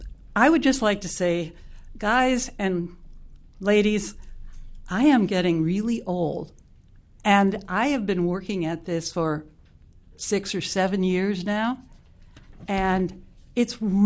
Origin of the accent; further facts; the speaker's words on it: New York City, New York, United States; born there; now in Winona, United States; actually, I've lived in Winona for 30 years, but I was born in New York City.